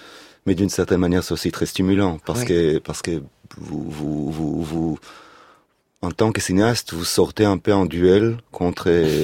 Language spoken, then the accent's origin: French; Israel; pense que j'étais ultra-nationaliste français à l'époque. Jusqu'à l'âge de 10 ans plus ou moins. Mais chez nous en Israël, en plus, il y a une fête nationale où on se déguise.